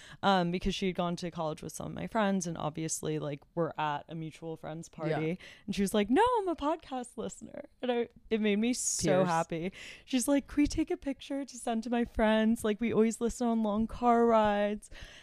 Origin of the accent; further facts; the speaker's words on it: New York, United States; oh, I'm from New York, like, have this super, like, liberal New York family.